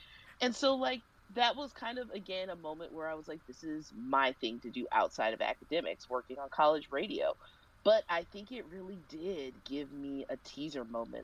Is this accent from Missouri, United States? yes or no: yes; Kansas City, Missouri, United States; I grew up in Kansas City, and, you know, they at one time had like dozens upon dozens of record stores